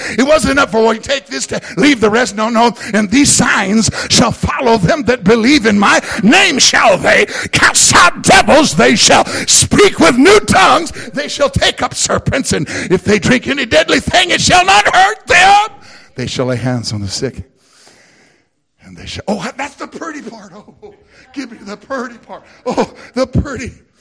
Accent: the South, United States; accent: Southern twang; now in Grove City, United States; I'm from the South, baby child. We say things uniquely down there. And now I live in Southern Grove City, so it never leaves you, that Southern twang.

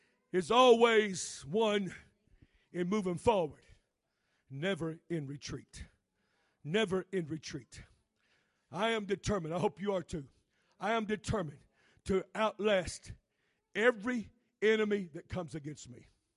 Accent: Missouri, United States; now in North Carolina, United States; Now, where I was raised at in Missouri, live at in North Carolina, we get a lot of storms.

